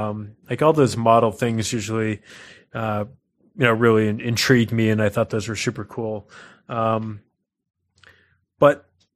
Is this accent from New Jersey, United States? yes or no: no; Boston, Massachusetts, United States; because I always did the Boston nuclear disaster because I'm from Boston.